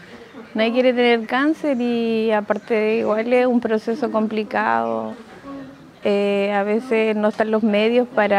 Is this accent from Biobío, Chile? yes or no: yes; Arauco, Biobío, Chile; porque yo soy de Arauco.